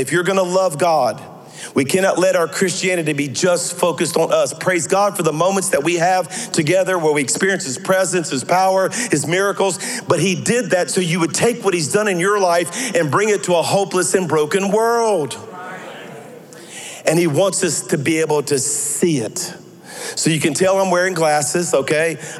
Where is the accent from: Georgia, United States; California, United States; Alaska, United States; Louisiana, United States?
Louisiana, United States; I'm a Cajun from South Louisiana.